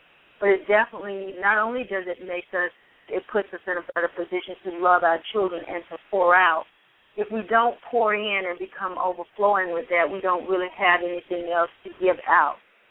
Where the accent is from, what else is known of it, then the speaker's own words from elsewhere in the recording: Montgomery, Alabama, United States; now in Atlanta, United States; I am originally from Montgomery, Alabama, here in Atlanta for the last 12 years as an educator in various capacities.